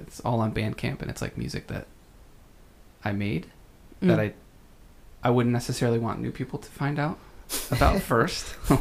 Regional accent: Pennsylvania, United States; because I grew up in Pennsylvania. So it's like a quick little drive.

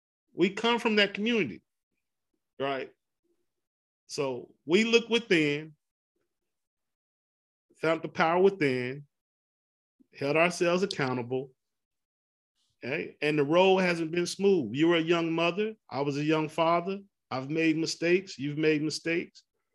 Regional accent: Pleasant Grove, United States; Man, we're both from Pleasant Grove.

